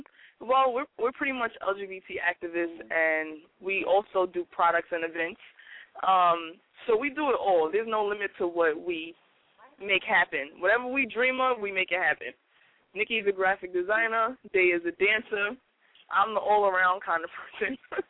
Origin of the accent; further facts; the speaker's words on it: Long Island, New York, United States; We're all from different parts of New York, but I'm specifically from Long Island.